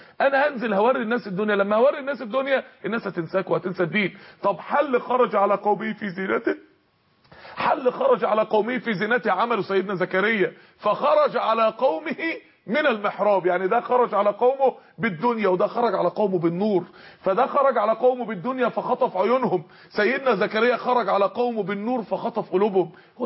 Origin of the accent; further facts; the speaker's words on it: Mansoura, Dakahlia, Egypt; عندنا في المنصورة